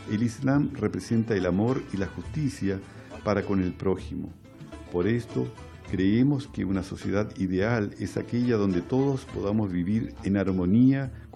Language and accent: Spanish; Ceará, Brazil; now in São Paulo, Brazil; Soy de Ceará, un estado del nordeste de Brasil, y al llegar a San Paulo me vinculé mucho a los movimientos sociales